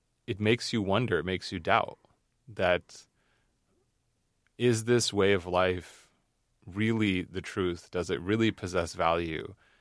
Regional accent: United States; because as an American

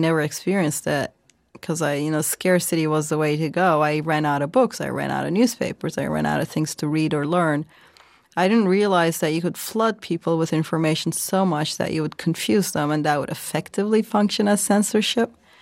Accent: Turkey; I grew up in Turkey, right? So in the 90s.

